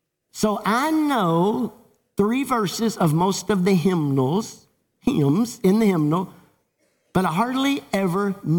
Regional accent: Ledbetter, Kentucky, United States; I was so blessed that when I came from Ledbetter to Hardin, I knew I was in a city church. I knew Hardin had money. Because see, in the country church where I was raised, our Heavenly Highway hymnal was soft cover.

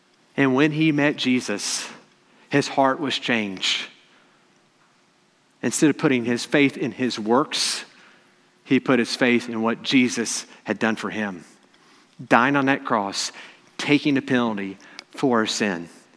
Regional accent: Illinois, United States; I'm from Southern Illinois, they'd be these parades that would come through.

